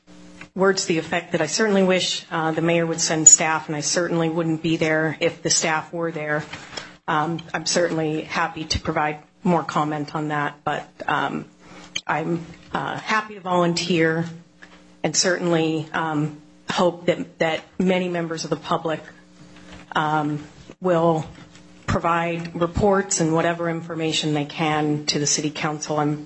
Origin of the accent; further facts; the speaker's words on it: Black Diamond, Washington, United States; now in Bellevue, United States; I live in Bellevue, Washington, and I was born and raised in Black Diamond.